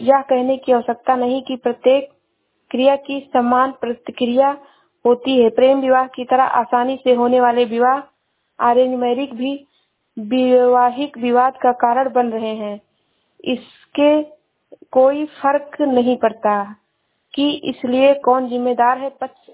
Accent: Shravasti, Uttar Pradesh, India; मैं जिला श्रावस्ती से हूँ।

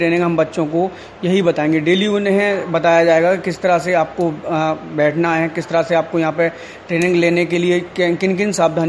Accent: Datia, Madhya Pradesh, India; मैं दतिया शहर का रहने वाला हूँ।

